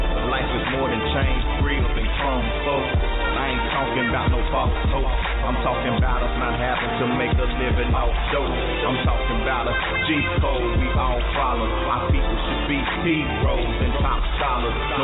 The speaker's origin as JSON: {"language": "English", "town": "Fort Worth", "region": "Texas", "country": "United States", "tie": "born or raised there", "said": "I was born and raised in Funky Town, and I'm proud of that. My parents met on 4th Street, off of Bell now. I was born in Harris Hospital in 72"}